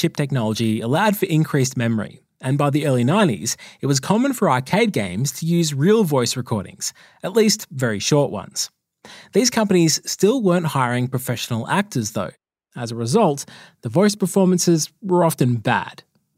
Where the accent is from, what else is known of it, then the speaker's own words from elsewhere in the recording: Australia; Growing up in Australia, I didn't have access to live NBA games on TV, but NBA Jam was the next best thing.